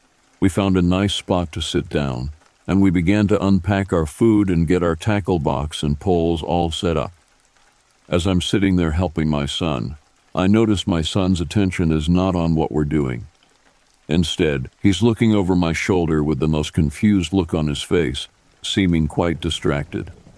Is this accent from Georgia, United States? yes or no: no; Oklahoma, United States; Born and raised in Oklahoma and have been my whole life. I grew up fishing, tracking, everything you could possibly want to do in the outdoors.